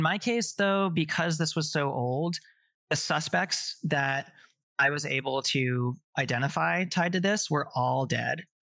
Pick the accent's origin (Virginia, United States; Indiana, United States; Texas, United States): Texas, United States; Folks in their 80s, 90s, including folks in my family, by the way, because I'm from Texas